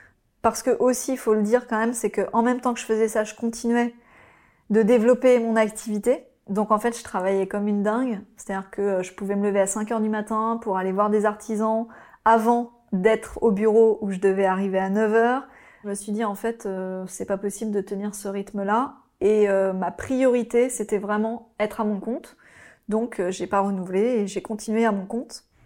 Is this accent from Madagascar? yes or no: no; Hauts-de-France, France; J'ai grandi dans l'Oise.